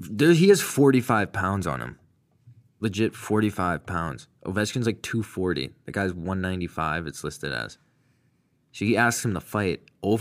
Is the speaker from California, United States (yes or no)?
no; Massachusetts, United States; For me, I'm cheering for the Bruins because I'm from Mass.